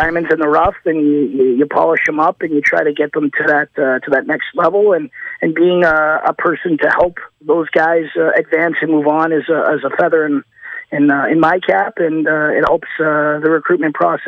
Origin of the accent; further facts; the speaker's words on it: Canada; And being a Canadian, where there's a lot of U.S.-based officials, and being one of the few Canadians working down there